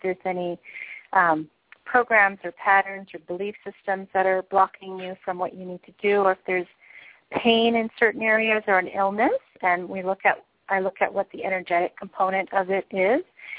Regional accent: Vancouver, British Columbia, Canada; now in Toronto, Canada; being in Toronto, it's actually been a heavy experience from growing up in Vancouver, relatively speaking.

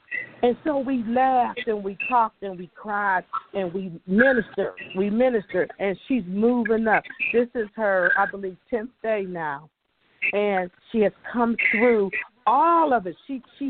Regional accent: Atlanta, Georgia, United States; from Dallas. I'm from Atlanta, Georgia.

